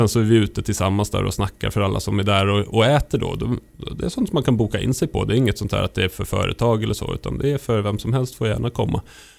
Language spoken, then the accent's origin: Swedish; Stockholm, Stockholm County, Sweden; Jag är ju från Stockholm annars.